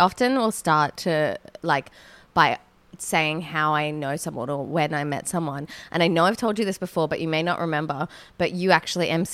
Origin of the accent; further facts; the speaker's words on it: Sydney, New South Wales, Australia; I'm a comedian from Sydney.